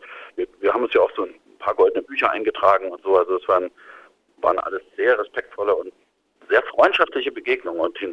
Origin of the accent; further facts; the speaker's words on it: Dresden, Saxony, Germany